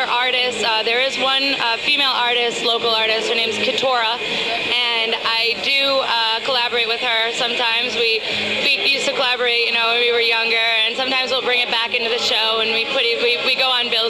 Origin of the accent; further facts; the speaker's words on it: Cumberland, Rhode Island, United States; now in Lincoln, United States; I myself am from Cumberland.